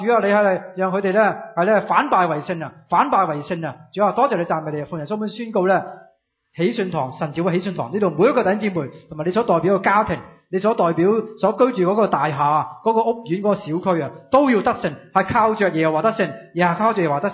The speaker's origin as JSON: {"language": "Cantonese", "country": "China", "said": "特别我哋中国人啊，我哋咧即系历久以嚟咧拜偶像啊"}